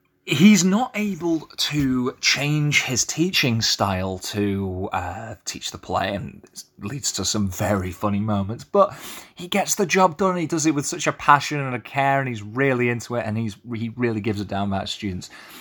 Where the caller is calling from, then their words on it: Auckland, New Zealand; I'm reporting in from Auckland, Aotearoa, New Zealand.